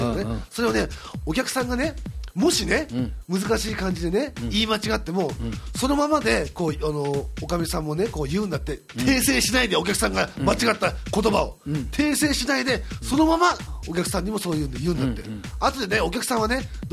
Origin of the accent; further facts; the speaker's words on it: Kansai, Japan; 地下鉄っていうのは我々関西人だけですか。